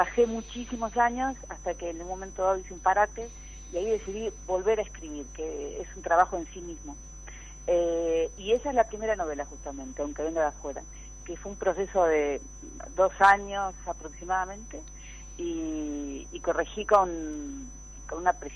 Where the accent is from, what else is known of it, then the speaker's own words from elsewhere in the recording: Rosario, Santa Fe, Argentina; moved away as an adult; now in Buenos Aires, Argentina; Antes que nada, soy rosarina y seguiré siendo rosarina